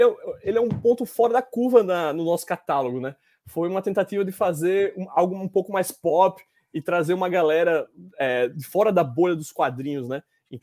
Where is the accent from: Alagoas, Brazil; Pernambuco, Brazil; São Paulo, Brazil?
Alagoas, Brazil; Maceió; now in Canada; Enfim, sou de Maceió, Alagoas.